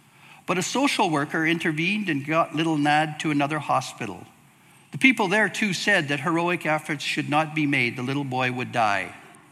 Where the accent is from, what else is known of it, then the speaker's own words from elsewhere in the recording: Manitoba, Canada; When I was a teenager growing up in Manitoba on the farm, we had a neighbor